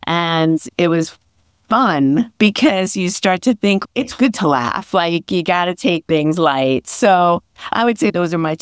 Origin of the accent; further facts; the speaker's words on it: Westbury, New York, United States; So I grew up on Long Island in Westbury. I still live on Long Island.